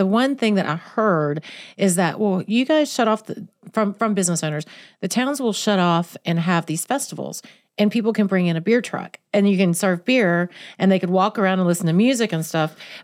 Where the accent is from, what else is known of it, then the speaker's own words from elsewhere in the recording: Lexington, North Carolina, United States; also born or lived in Davidson County; Well, I'm from Davidson County. I love Lexington. I grew up in Lexington, so obviously I'm going to say Lexington barbecue is quite tasty